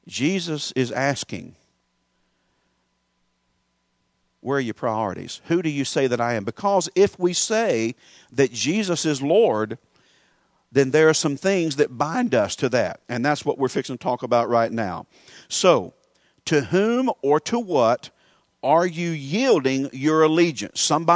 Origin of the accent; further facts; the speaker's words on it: United States; because I'm an American and I can have that stuff.